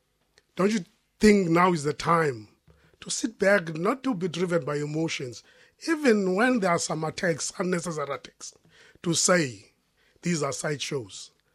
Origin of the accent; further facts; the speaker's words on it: South Africa; I'm from South Africa.